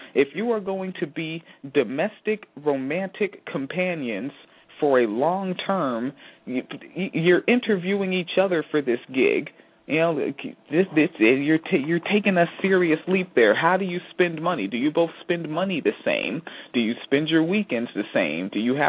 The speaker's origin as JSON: {"language": "English", "region": "Washington", "country": "United States", "tie": "born or raised there", "said": "I'm from Washington State. I grew up by the mountain, and I like the snow."}